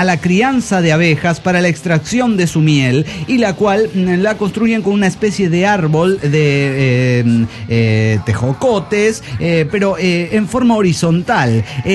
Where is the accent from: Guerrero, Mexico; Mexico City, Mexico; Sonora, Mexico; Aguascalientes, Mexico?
Mexico City, Mexico; Soy el demonio del DF mexicano.